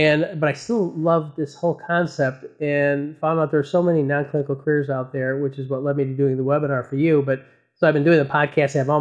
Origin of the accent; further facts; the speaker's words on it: Midwest, United States; I grew up in the Midwest.